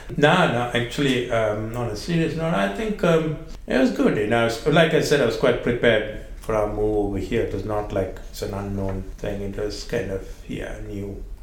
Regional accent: India; growing up in India

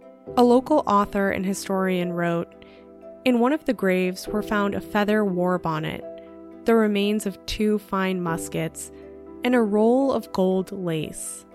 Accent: Plymouth, Massachusetts, United States; now in Rhode Island, United States; I'm not originally from Rhode Island. I grew up in Plymouth, Mass.

